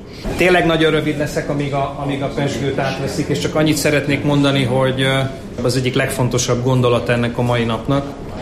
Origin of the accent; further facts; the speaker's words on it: Miskolc, Borsod-Abaúj-Zemplén, Hungary; most nagyon büszke városvezetőként és büszke miskolciként azt mondhatom